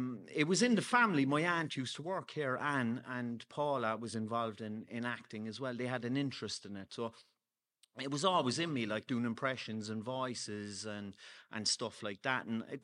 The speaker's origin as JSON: {"language": "English", "town": "Cork", "region": "Munster", "country": "Ireland", "tie": "born or raised there", "said": "My mother is from Ballyfihan and my father's from Greenmount. So I grew up on Friars Road, so that's where I'm from."}